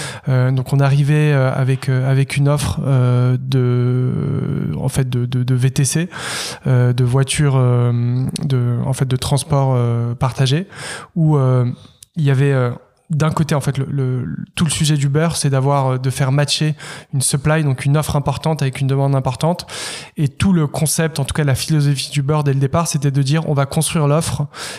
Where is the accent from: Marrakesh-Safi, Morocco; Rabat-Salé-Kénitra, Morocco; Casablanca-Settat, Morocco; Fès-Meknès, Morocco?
Casablanca-Settat, Morocco; Casablanca; moved away as an adult; now in Paris, France; j'ai 35 ans. J'ai grandi à Casablanca au Maroc, j'ai fait mon lycée là-bas. J'ai passé toute mon enfance et mon adolescence et je suis arrivé à Paris pour faire mes études.